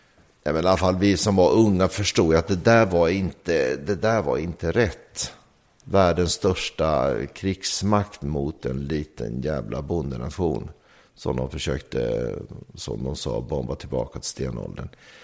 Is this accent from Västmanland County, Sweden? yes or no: no; Norrköping, Östergötland, Sweden; jag är uppvuxen i Norrköping